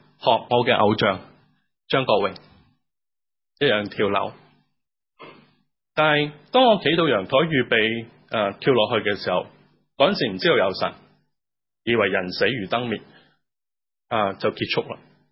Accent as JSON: {"language": "Cantonese", "country": "Hong Kong", "tie": "born or raised there", "said": "我细个喺香港读天主教学校嘅"}